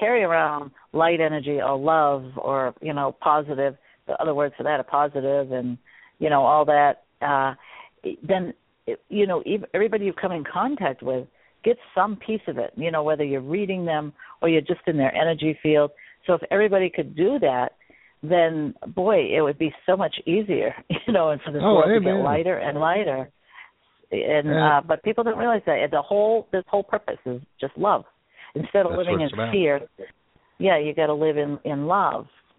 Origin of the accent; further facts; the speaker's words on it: Maine, United States; and I'm from Maine, as Gary had mentioned